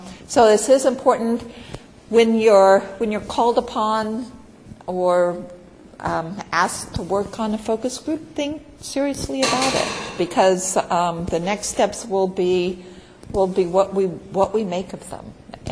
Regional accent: United States; I do have to say that, as an American, I was very struck by the high scores in diversity.

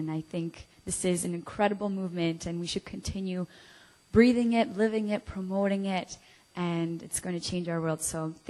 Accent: Niagara Falls, Ontario, Canada; now in Montreal, Canada; I'm from Niagara Falls, Ontario. I just arrived at McGill University 5 weeks ago

